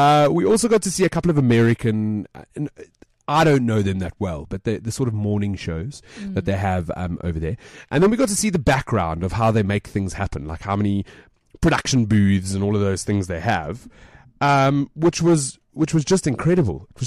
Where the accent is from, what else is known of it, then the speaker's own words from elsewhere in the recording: South Africa; And I was like, I'm from South Africa.